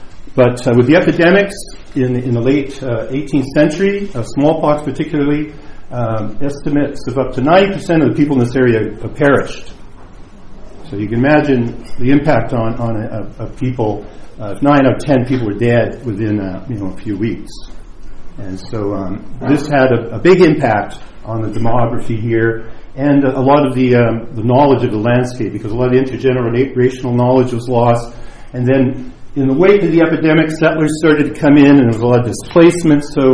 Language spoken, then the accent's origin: English; West Vancouver, British Columbia, Canada; growing up in West Vancouver area, because I have intergenerational connections to Vancouver